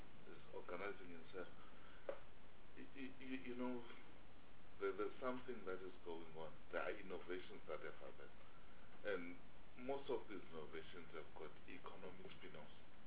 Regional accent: Eastern Cape, South Africa; You know, I come from Eastern Cape.

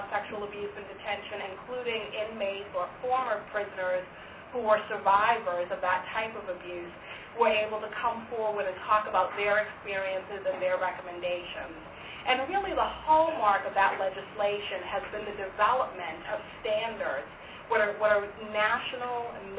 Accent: Washington, District of Columbia, United States; I come from Washington, D.C. in the United States this week to have some meetings in South Africa

